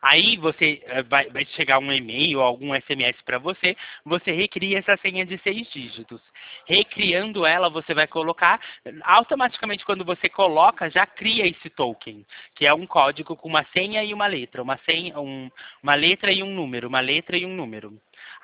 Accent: São Paulo, Brazil; Eu sou da Central do Estado de São Paulo.

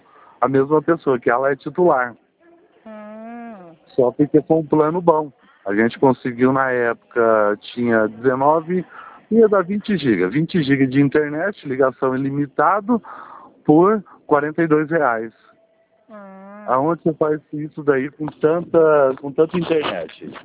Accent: Parapuã, São Paulo, Brazil; Não, deu a localização errada. Eu sou de Parapuã.

